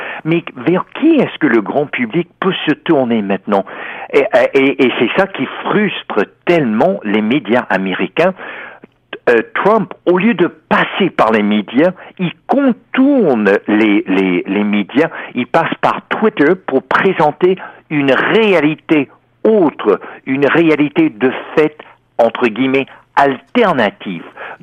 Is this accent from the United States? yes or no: yes; United States; Ah oui, le paysage médiatique a changé complètement depuis mon enfance aux États-Unis